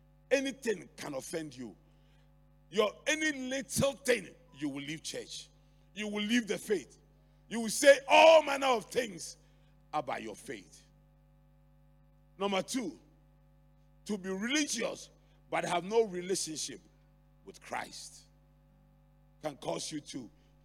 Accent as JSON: {"language": "English", "town": "Accra", "region": "Greater Accra", "country": "Ghana", "tie": "born or raised there", "second_language": "English", "said": "I grew up in Adabraka. There was no way I could imagine anything more beautiful than Adabraka."}